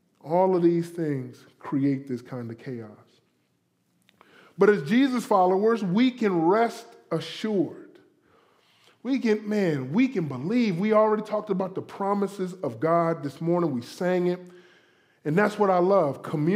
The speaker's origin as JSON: {"language": "English", "region": "Florida", "country": "United States", "said": "Now, listen, back in Florida, I'm from Florida, you know, eighth grade"}